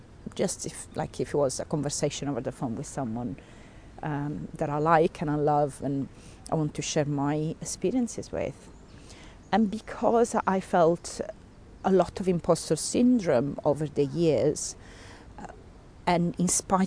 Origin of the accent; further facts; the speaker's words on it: Sicily, Italy; accent: Italian; English is a second language; So I suppose I can start from saying that I was born in Italy, in Sicily in particular.